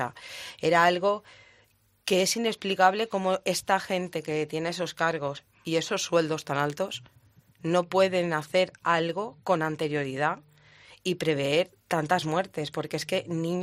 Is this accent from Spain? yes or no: yes; Valencian Community, Spain; yo como valenciana los conocía